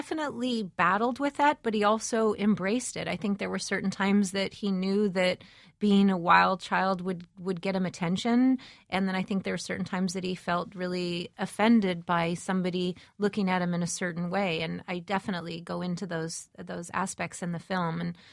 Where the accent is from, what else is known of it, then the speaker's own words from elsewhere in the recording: Los Angeles, California, United States; I was from Los Angeles, and I didn't do those kinds of drugs